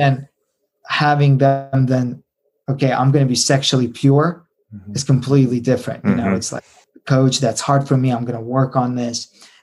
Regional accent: Uzbekistan; And so I, as a white guy, even though I'm from Uzbekistan, everybody thinks I'm just a white guy, American.

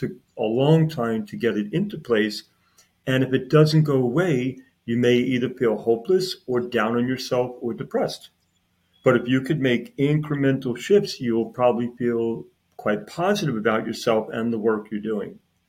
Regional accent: Brooklyn, New York, United States; I always tell people, Dr. Selena, I'm from Brooklyn.

